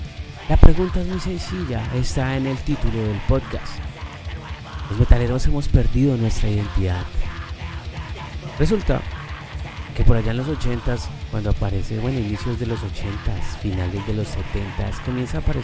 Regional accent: Colombia; now in United States; en Colombia, que es el país de donde soy originario, tengamos este tipo de situaciones

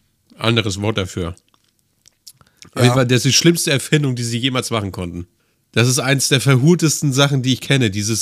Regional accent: Hamburg, Germany; Ich bin geborener Hamburger, ja, tatsächlich.

